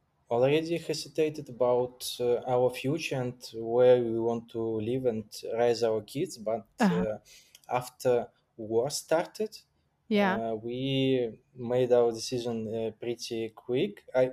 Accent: Grodno, Grodno Region, Belarus; English is a second language; also born or lived in Minsk; I am from the Belarus, from Minsk. So I was born in a smaller city in Grodno. It's on the border with Poland. But during my university time, I moved to Minsk and stayed there. So I live in Minsk during maybe 20 years.

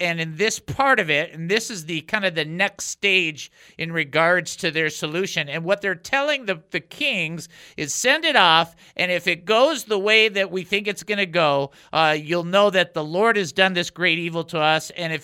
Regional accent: Detroit, Michigan, United States; Now, I'm from Detroit, so I don't want to hear nothing about this.

